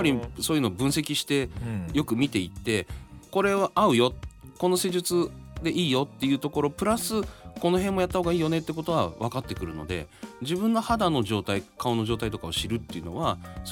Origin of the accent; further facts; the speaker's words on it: Horokanai, Hokkaido, Japan; 僕北海道の幌加内っていうところの出身なんですけど、